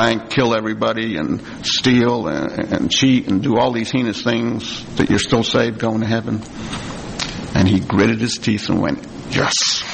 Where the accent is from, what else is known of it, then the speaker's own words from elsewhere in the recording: New Jersey, United States; I can remember this story, because I'm from New Jersey and far across the river from part of New York City, so we always got the news from New York.